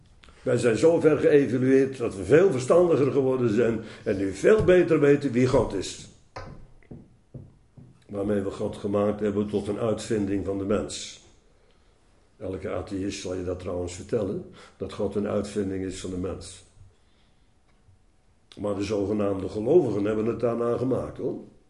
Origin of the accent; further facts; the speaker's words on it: Netherlands; ik ben opgegroeid aan de Oude Rijn. aan de noordkant ervan.